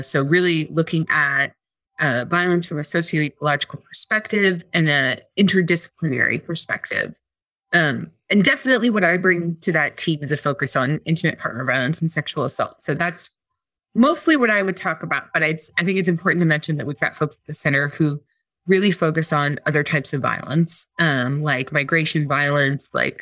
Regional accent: Bloomington, Indiana, United States; So I grew up in Bloomington, Indiana, which is a college town

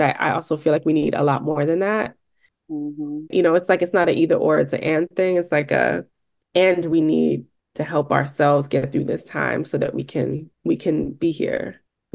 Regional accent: Brooklyn, New York, United States; I'm a Brooklyn-born Boricua artist, born and raised in New York, city. Come from two beautiful, loving, generous Boricua parents.

